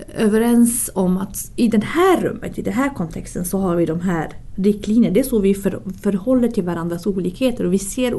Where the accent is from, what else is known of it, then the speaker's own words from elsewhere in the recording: Umeå, Västerbotten County, Sweden; Nej, men alltså, jag är från Umeå och Ersboda.